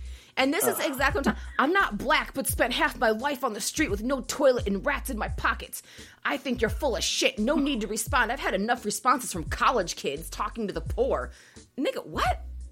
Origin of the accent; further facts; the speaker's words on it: Chicago, Illinois, United States; you know, I'm from Chicago.